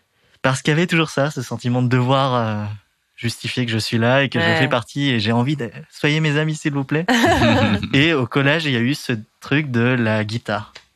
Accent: Amiens, Hauts-de-France, France; Je suis né à Amiens, donc on se rejoint sur ça. Donc, enfance Picarde, bucolique, ouais. Plutôt tranquille.

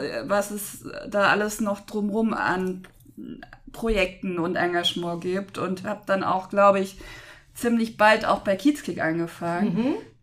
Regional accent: Rhineland-Palatinate, Germany; now in Hamburg, Germany; bevor ich nach Hamburg gezogen bin, hatte ich gar nichts mit Fußball zu tun. Ich komme aus der Nähe von Kaiserslautern

